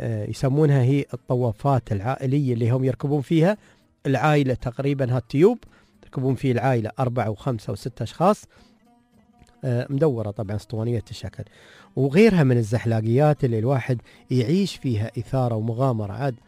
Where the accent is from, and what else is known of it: United Arab Emirates